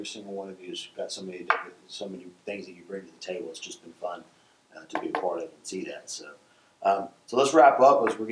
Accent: Deer Park, Texas, United States; I grew up here in Deer Park, and so when I get on Beltway now, which used to just be a feeder road, now it's a giant.

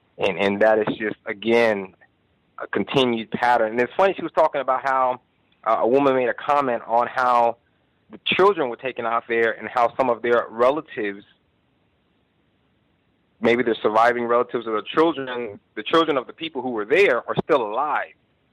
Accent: Oklahoma, United States; born there; I was born in Oklahoma and believe I knew a lot about the history.

